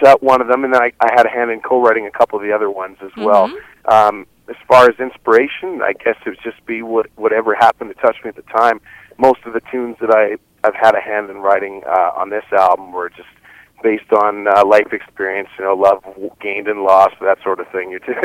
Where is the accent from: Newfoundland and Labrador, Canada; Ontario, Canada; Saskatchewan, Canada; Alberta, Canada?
Saskatchewan, Canada; Estevan; We just had our first CD release party in Saskatchewan in my hometown of Estevan last weekend.